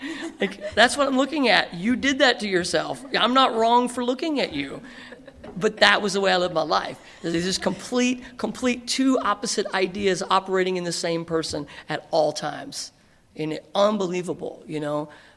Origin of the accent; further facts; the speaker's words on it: the South, United States; I grew up in the South with, like, these crazy people